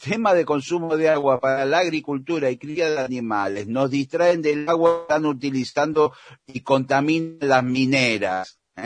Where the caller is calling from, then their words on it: Adrogué, Buenos Aires Province, Argentina; de Adrogué.